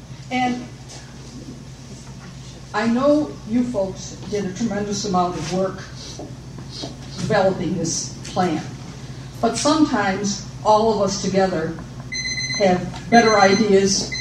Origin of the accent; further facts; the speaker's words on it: North Collins, New York, United States; from North Collins